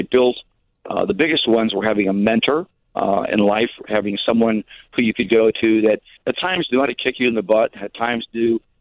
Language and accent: English; Chicago, Illinois, United States; now in New Jersey, United States; I live in New Jersey since I took work out here, but I grew up in Chicago and coming in later in the week, and I have some extended family.